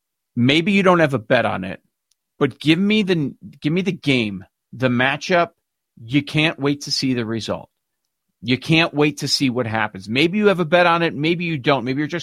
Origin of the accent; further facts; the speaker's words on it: Chicago, Illinois, United States; We grew up in it in the Chicagoland area where it's always been everywhere, legal or not.